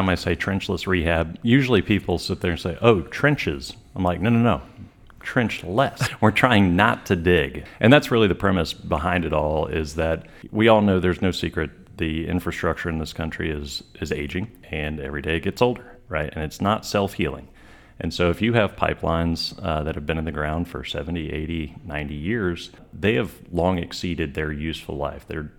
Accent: Tallahassee, Florida, United States; now in Mobile, United States; Obviously, I grew up in Tallahassee, went to school at Florida, you know, third or fourth generation Floridian myself.

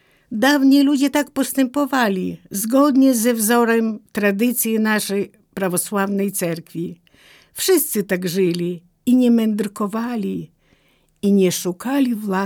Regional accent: Podlaskie Voivodeship, Poland; urodziłam się w prawosławnej rodzinie na skraju Puszczy Białowieskiej, gdzie omal wszyscy byli wyznania prawosławnego.

